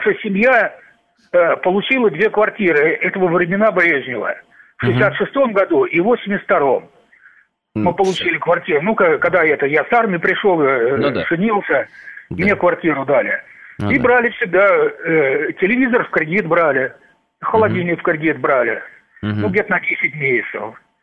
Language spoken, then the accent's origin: Russian; Moscow Oblast, Russia; я из Подмосковья.